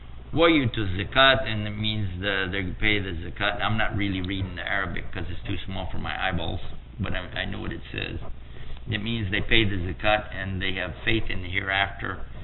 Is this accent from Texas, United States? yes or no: yes; Texas, United States; now in Washington, United States; I want to go back to Washington, D.C. We don't, by the way, I'm from Texas originally. We don't have earthquakes in Texas.